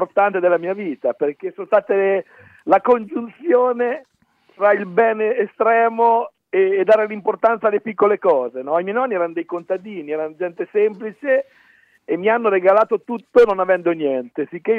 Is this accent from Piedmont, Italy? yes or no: no; Bagno di Romagna, Emilia-Romagna, Italy; io da piccolo, Claudio, vengo da Bagno di Romagna, no? Nell'Appennino romagnolo, un paesino piccolino, Bagno di Romagna